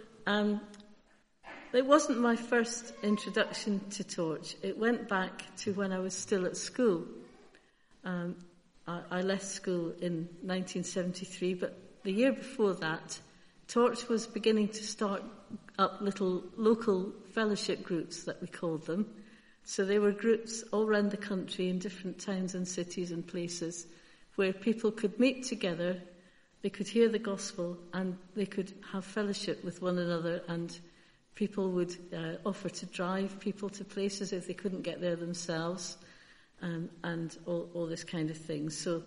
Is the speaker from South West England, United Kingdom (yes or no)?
no; Scotland, United Kingdom; moved away as an adult; I'm from Scotland, as you might be able to detect, but I have been down here since 1976, so it might have worn off a bit.